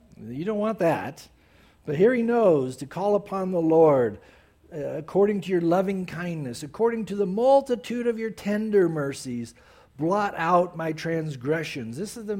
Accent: San Diego, California, United States; That was my lifestyle growing up in San Diego before I got saved.

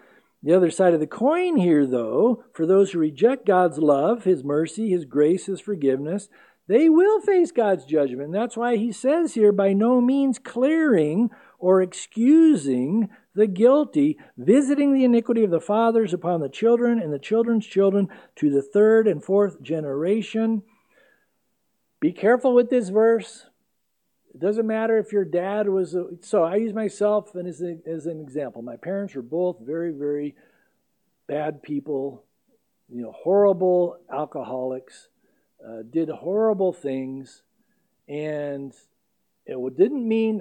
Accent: San Diego, California, United States; I'm from San Diego, and we got a lot of piers there

